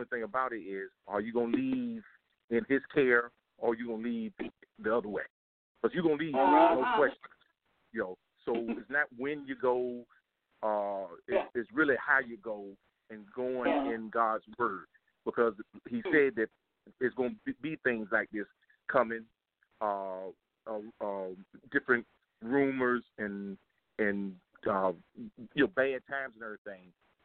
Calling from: Virginia, United States; So I'm calling from Virginia.

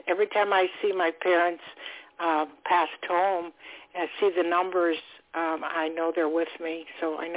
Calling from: Florida, United States; I'm calling from Florida

